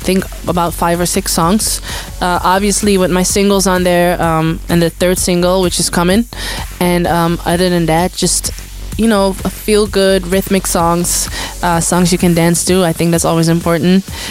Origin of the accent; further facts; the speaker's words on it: Amsterdam, North Holland, Netherlands; Well, I'm from Amsterdam, so it's not that far.